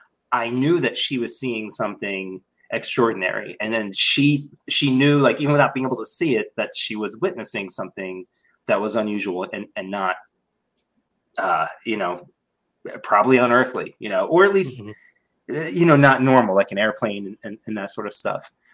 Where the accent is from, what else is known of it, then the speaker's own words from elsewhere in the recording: New Jersey, United States; now in Texas, United States; I'd moved from New Jersey back to Texas. I have family in Texas. And even though I was born there, I was raised in Jersey and I had a very Jersey kind of attitude and stuff.